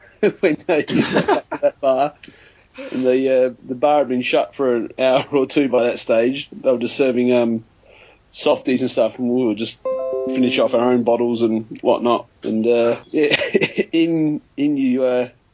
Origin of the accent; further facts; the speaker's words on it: Adelaide, South Australia, Australia; I sort of said, I'm from Adelaide, I've got some goodies for you.